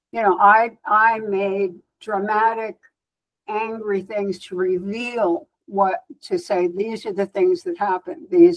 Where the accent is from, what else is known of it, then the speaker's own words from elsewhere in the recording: Washington, District of Columbia, United States; Well, I was raised in Washington, D.C.